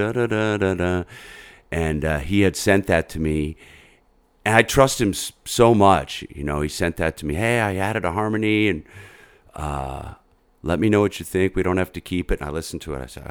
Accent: Massachusetts, United States; And I grew up in Western Massachusetts, so there was a lot of good college radio up there.

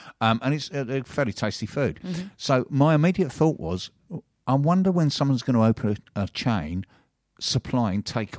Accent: Tenterden, South East England, United Kingdom; If anybody's ever visiting Tenterton, my hometown, the kebab van by the toilets, by the wreck, is where you get the best.

